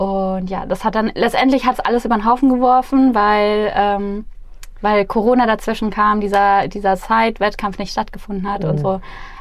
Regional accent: Starnberg, Bavaria, Germany; Ja, also ich bin 33, ich komme aus der Nähe von München, aus Starnberg, da bin ich geboren und aufgewachsen, auch zur Schule gegangen

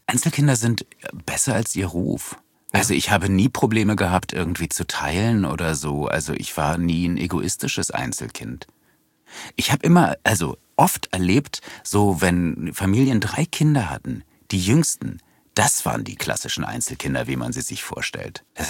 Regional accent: Berlin, Germany; born there; In Wilmersdorf, im Gertrauden-Krankenhaus bei den Nonnen.

